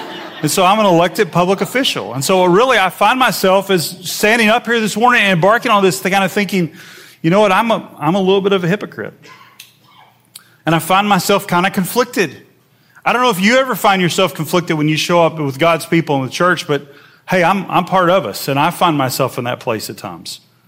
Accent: Nashville, Tennessee, United States; I grew up in Nashville, Tennessee.

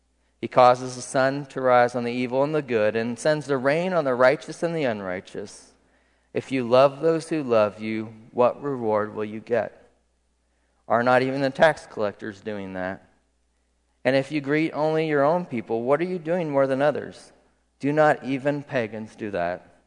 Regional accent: Prairie City, Iowa, United States; I grew up in Prairie City, right?

